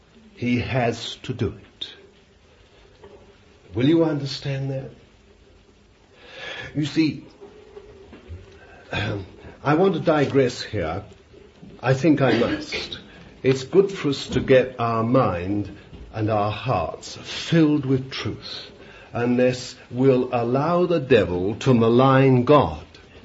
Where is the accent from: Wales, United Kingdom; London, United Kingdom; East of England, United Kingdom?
London, United Kingdom; born there; I was born in London.